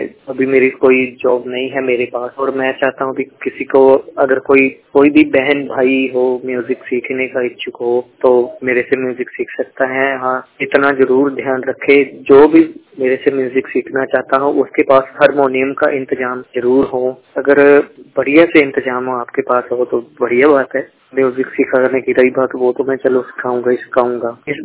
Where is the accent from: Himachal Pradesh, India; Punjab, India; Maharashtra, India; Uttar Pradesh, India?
Punjab, India; Amritsar; और मैं अमृतसर पंजाब का रहने वाला हूँ। मैं और गांव मेरा राम तीर्थ के पास पड़ता है, वडाला भिट्टेवड, और जिला अमृतसर पड़ता है।